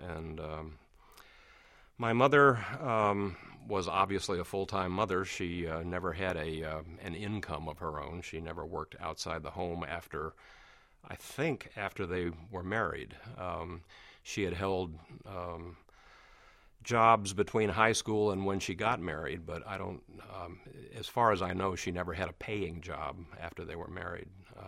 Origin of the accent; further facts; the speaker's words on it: Oakland, California, United States; born there; And I was born in Oakland, California on January 23rd, 1949.